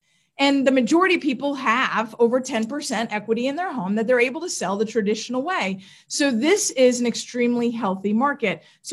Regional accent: New York, United States; I'm from New York. We bought all of our Levi's a size too big every time.

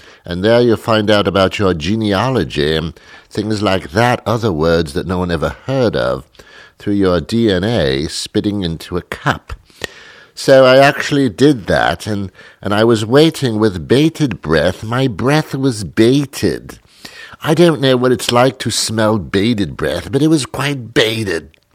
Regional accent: United States; born there; Now, I was born in the United States, but I think that was a mistake.

